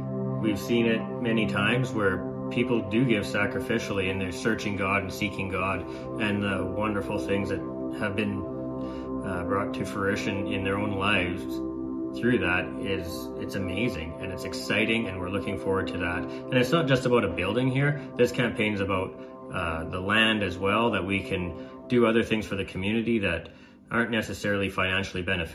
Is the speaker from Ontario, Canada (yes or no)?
no; Sylvan Lake, Alberta, Canada; Well, Pam and I, we grew up in the Alliance Church in Sylvan Lake.